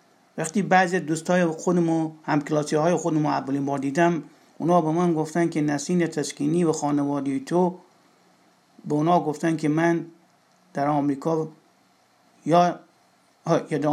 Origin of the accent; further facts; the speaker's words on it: Iran; الان من میتونم بگم آقا من ایرانیم، پرژنم، پارسم